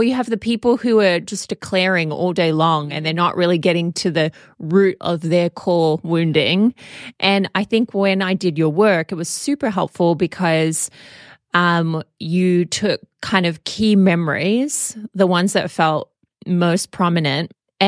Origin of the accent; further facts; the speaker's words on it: Australia; accent: Australian; And we call it in Australia root.